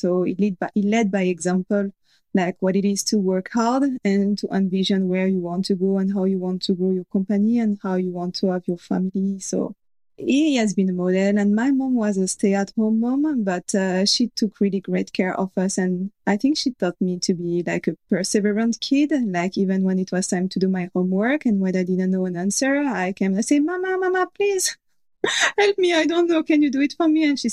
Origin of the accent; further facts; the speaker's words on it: Cameroon; growing up in Cameroon, being a kid and being a teenager was great, actually. Always sunny all the year, and being like feeling rooted to the country. And I was there from 2 years old, so I had friends there from kindergarten.